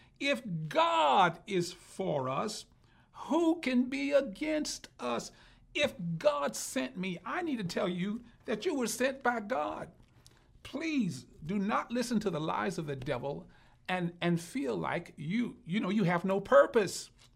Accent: the South, United States; I grew up in the South. I grew up in the time of segregation. I grew up powerless.

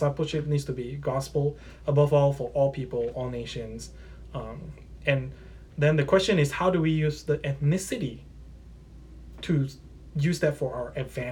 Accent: Malaysia; I grew up in Malaysia. I'm like fourth, fifth generation. So the culture that I was part of was, Malaysia is majority Muslim.

